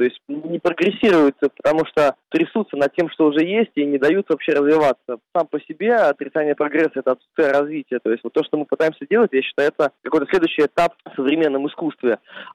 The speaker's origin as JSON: {"language": "Russian", "country": "Belarus", "said": "Все белорусы коренные."}